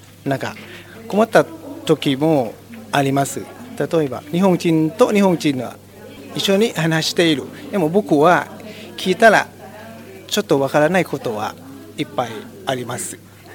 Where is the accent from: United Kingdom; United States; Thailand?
Thailand; Japanese is a second language; moved away as an adult; now in Japan; タイから来ました。